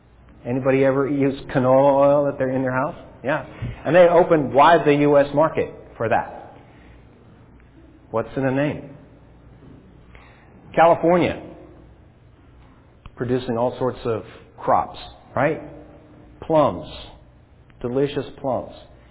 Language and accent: English; Alberta, Canada; I grew up in Alberta, and I went to the University of Alberta and got a degree in plant science.